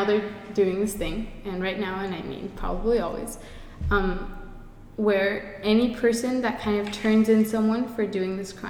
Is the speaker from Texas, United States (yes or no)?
yes; Houston, Texas, United States; born or raised there; also born or lived in Mexico